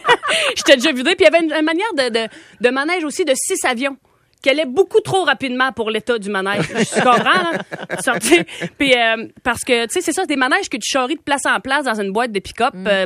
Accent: Gaspé, Quebec, Canada; Fait que je viens de Gaspé, c'est ça.

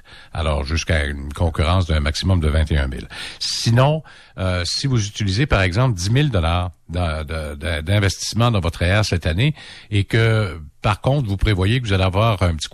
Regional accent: Quebec, Canada; parce que les règles sont différentes de chez nous au Québec

